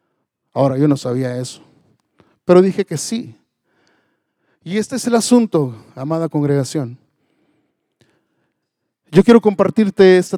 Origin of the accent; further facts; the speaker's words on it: Torreón, Coahuila, Mexico; yo nací en Torreón, en Coahuila, ya estoy aquí. O sea, vivía en un rancho, vivía en una contexto muy, muy, muy agricultor. Y todas las familias allí se dedicaban a la siembra y cosecha de algodón.